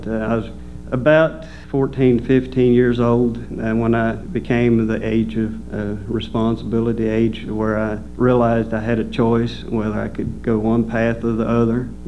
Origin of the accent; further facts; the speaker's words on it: Columbia, Kentucky, United States; also born or lived in Delaware; I was born in Delaware, and I think I was 6 when we moved to Columbia, Kentucky, and then about 10 years ago we moved over here. But growing up in Delaware, it's really a fast-growing.